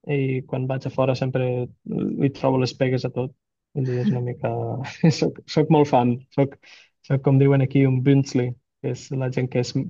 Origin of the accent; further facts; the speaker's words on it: Sant Carles de la Ràpita, Catalonia, Spain; now in Switzerland; Bueno, suposo que se'm nota una mica pel parlar, però sóc de les Terres de l'Ebre, de Sant Carles de la Ràpita.